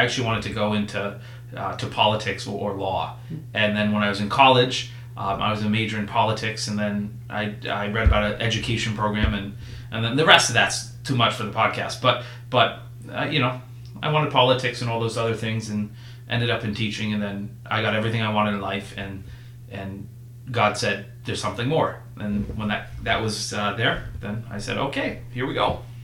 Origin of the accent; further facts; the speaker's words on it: Holland, Vermont, United States; Well, I didn't grow up in Auburn, but I grew up in a little town called Holland, Vermont